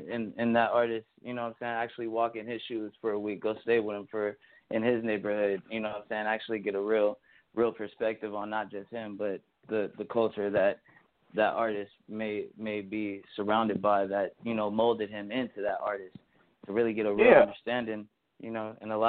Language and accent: English; California, United States; now in Las Vegas, United States; around 2017, I ended up moving out of California. I'm from born and raised in California. But I ended up finding myself in Las Vegas, Nevada.